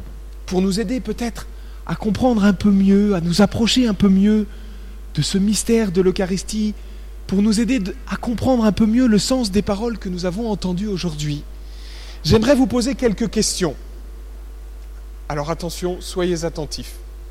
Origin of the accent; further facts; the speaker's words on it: France; Le repas a une place beaucoup plus importante, surtout chez nous en France, que la simple satisfaction de notre appétit.